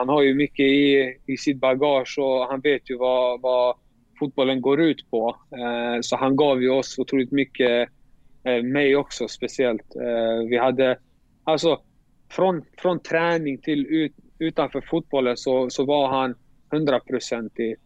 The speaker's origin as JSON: {"language": "Swedish", "country": "Sweden", "tie": "born or raised there", "said": "Jag är glad för Sverige för att jag har min familj där. Jag är uppvuxen i Sverige."}